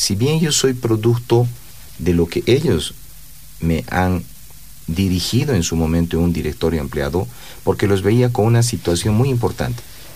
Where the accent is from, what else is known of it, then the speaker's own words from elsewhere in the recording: La Paz, Bolivia; Yo me considero artista, pero antes de considerarme artista me considero paceño. Y cuando salgo del país me considero boliviano.